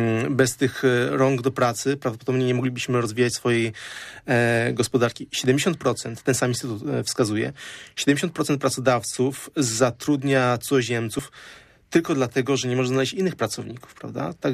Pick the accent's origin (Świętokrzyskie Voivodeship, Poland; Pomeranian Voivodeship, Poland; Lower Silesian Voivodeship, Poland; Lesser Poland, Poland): Pomeranian Voivodeship, Poland; pochodzę z miasta akurat, które jest bardzo turystyczne, z Trójmiasta. Mieszkałem na granicy Sopotu z Gdańskiem.